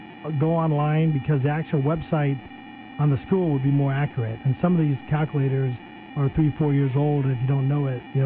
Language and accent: English; Yuma, Arizona, United States; I'm from East County, Yuma, born, you know, raised.